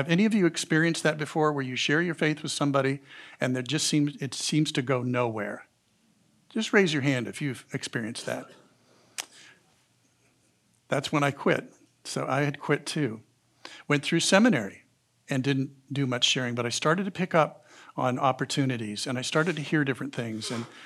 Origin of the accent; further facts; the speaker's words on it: Laramie, Wyoming, United States; came back to my hometown of Laramie, Wyoming, back to where most of my friends were still living and doing business now.